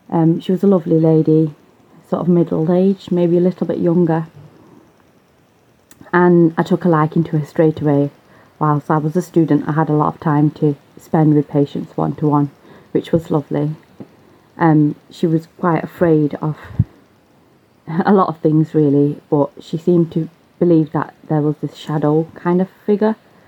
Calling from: Manchester, North West England, United Kingdom; I'm calling from Manchester in the UK.

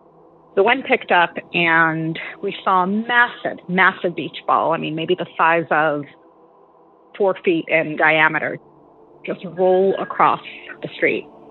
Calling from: California, United States; I'm calling from Southern California.

